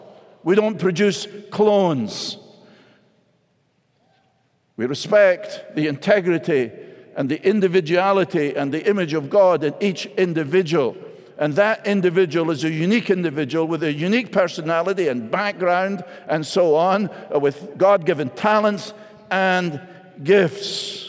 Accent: Scotland, United Kingdom; I was brought up in Scotland that real men didn't wear jewelry.

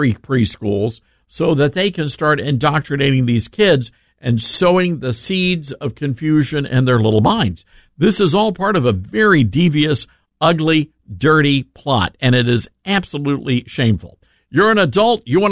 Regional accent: Memphis, Tennessee, United States; my hometown of Memphis, Tennessee

